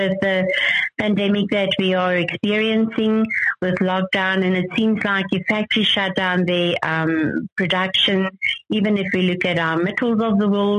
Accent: South Africa; To me, it's no matter where I am in South Africa, I feel home.

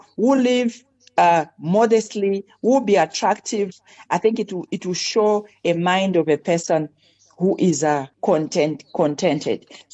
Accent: Western Province, Zambia; I come from a culture where men wear skirts. I'm Lozi from Western Zambia. They wear skirts and it's called a siziba.

